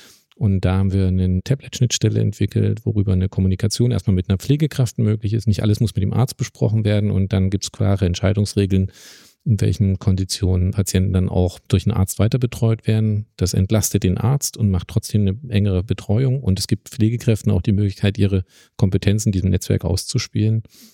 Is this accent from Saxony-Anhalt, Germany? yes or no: yes; Saxony-Anhalt, Germany; ich komme aus Sachsen-Anhalt